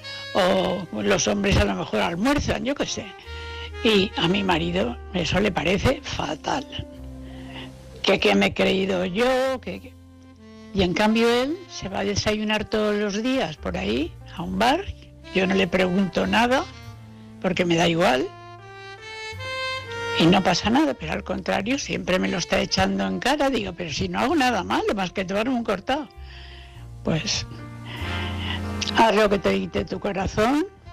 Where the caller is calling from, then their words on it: Valencia, Valencian Community, Spain; Soy corresponsal de Valencia